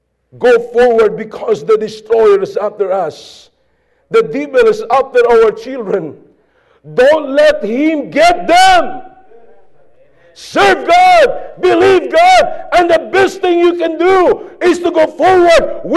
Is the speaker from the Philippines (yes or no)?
yes; Philippines; I'm a Filipino. And as a Filipino, I live in the Philippines. I don't live in Iraq. I live in the Philippines because I am a Filipino.